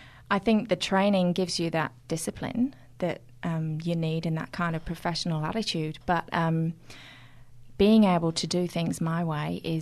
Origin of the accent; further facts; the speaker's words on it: England, United Kingdom; now in Adelaide, Australia; Being English born, being raised in England, with a very eclectic musical background, I then moved over to Australia back in 2000, fell in love with the countryside and the sense of abundant freedom here. And then moving on, now I'm in Adelaide, called Adelaide Home.